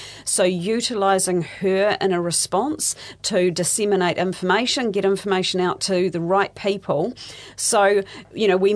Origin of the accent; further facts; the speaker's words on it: Tauranga, Bay of Plenty, New Zealand; also born or lived in Matamata; I was born in Matamata and my family live in Tauranga. So I went through my high school years in Tauranga, but my family, we've been in the Waikato region for some time.